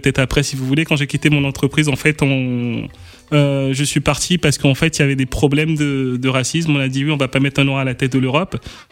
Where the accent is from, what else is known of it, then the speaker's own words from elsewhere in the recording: Benin; Je suis originaire du Bénin.